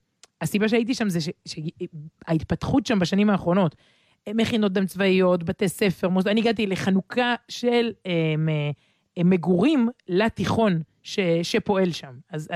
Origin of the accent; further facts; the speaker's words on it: Jerusalem, Jerusalem District, Israel; אנחנו ירושלמים.